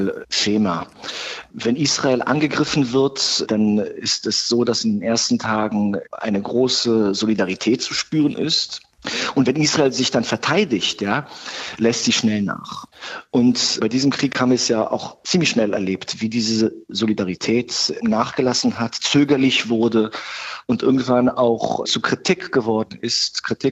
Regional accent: Berlin, Germany; ich bin teilweise in Berlin aufgewachsen, noch in den 80er Jahren und in den 90er Jahren habe ich in Berlin studiert. Dann wurde ich Rabbiner. Ich bin 52 Jahre alt.

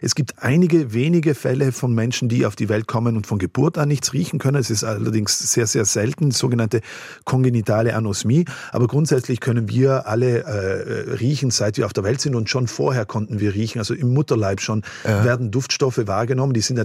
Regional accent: Algund, Trentino-Alto Adige, Italy; Ich bin ein bisschen älter, 8, 10 Jahre, gab es bei uns in Algund einen Feuerteufel und ein Pyromane hat da ein Auto angezündet im Hof von dem Haus, wo wir gewohnt haben.

